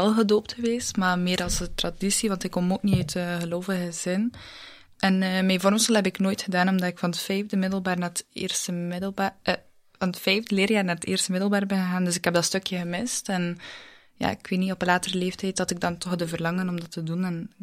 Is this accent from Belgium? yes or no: yes; Ostend, Flanders, Belgium; Ik ben van Oostende.